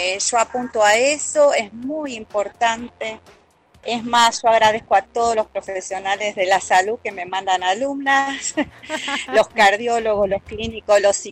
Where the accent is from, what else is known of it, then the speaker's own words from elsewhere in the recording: Buenos Aires, Argentina; Tengo un grupo enorme en el barrio, yo soy de Villa Santa Rita